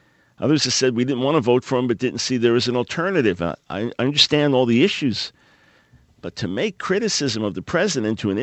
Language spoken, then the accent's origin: English; United States; That was something important to me as well as an American.